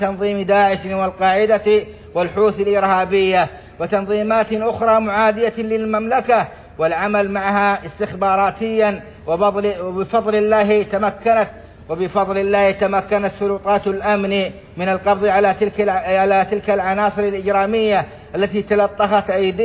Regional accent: Saudi Arabia; لقد علمتم ما قامت به بلادنا السعودية أيدها الله

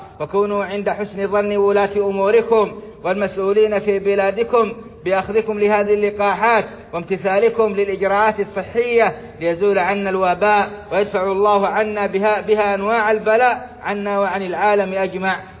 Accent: Saudi Arabia; بلادنا السعودية حرسها الله

